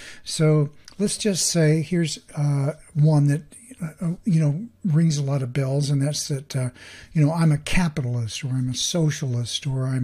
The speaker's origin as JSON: {"language": "English", "country": "United States", "said": "not only am I a capitalist, but I'm an American, and I believe in individuality."}